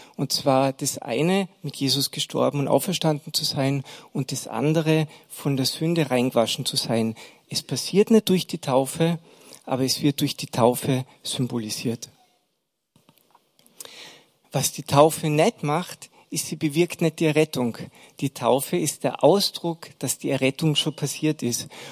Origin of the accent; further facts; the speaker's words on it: Austria; Bei uns in Österreich ist es ja eher üblich, dass Kinder getauft werden.